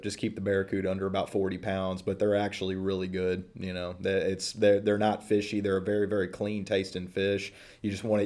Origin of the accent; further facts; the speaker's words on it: Texas, United States; I'm from Southeast Texas. That's pretty much a food group is anything deep fried.